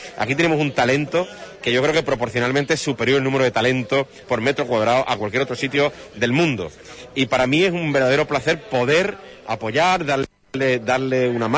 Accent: Huelva, Andalusia, Spain; somos todos de Huelva

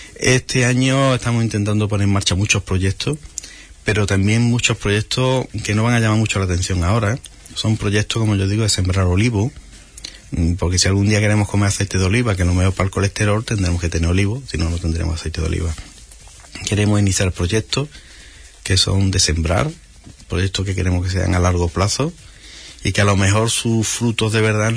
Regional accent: Huelva, Andalusia, Spain; Somos gente de Huelva.

